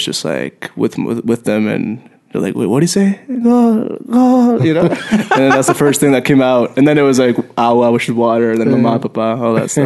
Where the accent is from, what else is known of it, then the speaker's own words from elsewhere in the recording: Montreal, Quebec, Canada; also born or lived in Mexico; I was born in Montreal. Then we went back to Mexico for some time for my dad's work. And then from my dad's work as well, came to Montreal. Grew up there, and I was basically speaking English with my friends and French at school, and then my house was Spanish